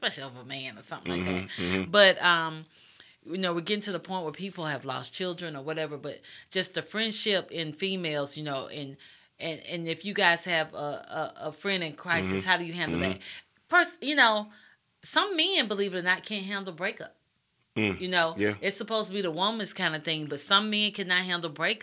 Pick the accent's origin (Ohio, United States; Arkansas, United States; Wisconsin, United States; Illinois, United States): Arkansas, United States; Okay, so, you know, I'm from Arkansas, so I hear all the time, gang banging in Little Rock.